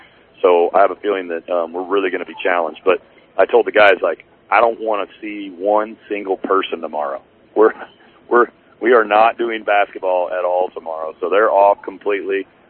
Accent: Omaha, Nebraska, United States; We're in Seward, Nebraska, close to my hometown of Omaha, kind of right outside my parents where they live now in Lincoln.

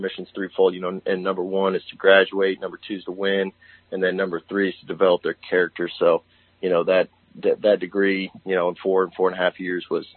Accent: Florida, United States; Well, I grew up in Florida. So my dad and my entire dad's side of the family is from Florida

